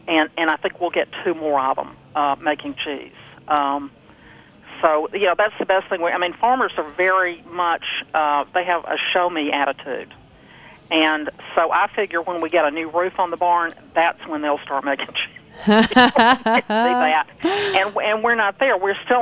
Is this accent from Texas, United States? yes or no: no; Alabama, United States; I'm from Alabama.